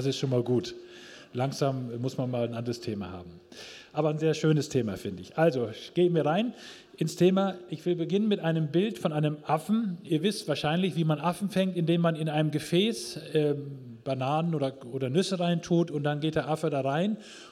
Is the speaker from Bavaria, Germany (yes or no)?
no; Lower Saxony, Germany; Aber ich muss vorher sagen, wo ich herkomme. Von der Sprache her bin ich ganz weit weg von hier, Ostfriese.